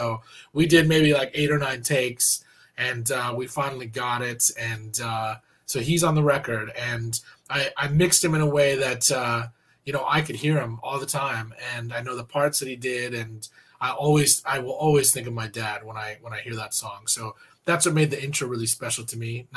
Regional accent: India; you know, I come from India.

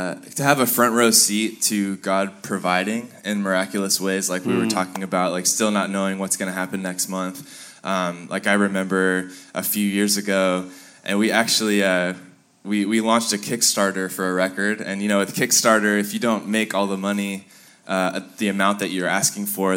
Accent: California, United States; growing up in Orange County and not having music all around you

